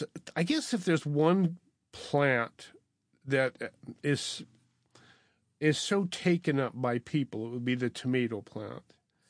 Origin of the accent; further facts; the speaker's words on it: Montana, United States; And I'm from Montana, the land of Montana hard red winter wheat, you know?